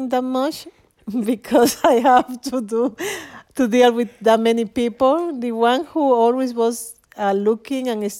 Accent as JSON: {"language": "English", "town": "Santo Domingo", "region": "Distrito Nacional", "country": "Dominican Republic", "tie": "born or raised there", "said": "Yes, from the south, but I grew up in Santo Domingo, which is the capital."}